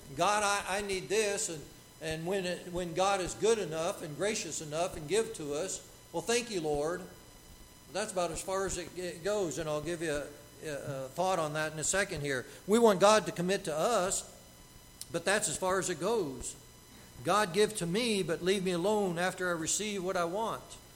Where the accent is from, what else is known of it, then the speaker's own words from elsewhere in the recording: San Diego, California, United States; now in Pennsylvania, United States; We're from San Diego, so we moved to Pennsylvania, never been here before in our lives.